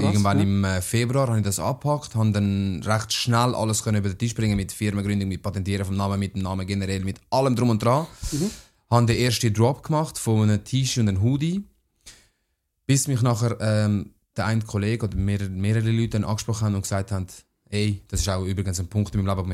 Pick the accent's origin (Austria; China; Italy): Italy; Ich bin Italiener, ja.